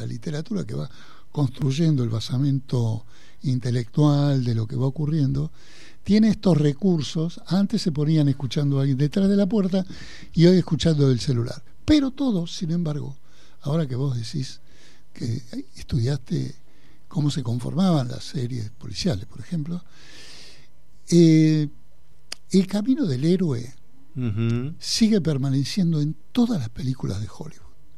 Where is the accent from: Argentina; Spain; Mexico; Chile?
Argentina; escribió un libro que a mí me hizo reconocer como argentino más que ningún otro autor.